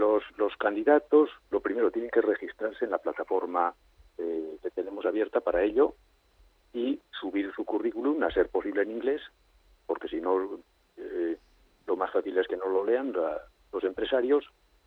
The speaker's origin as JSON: {"language": "Spanish", "country": "Spain", "said": "hay distintos programas de los que somos socios, como españoles"}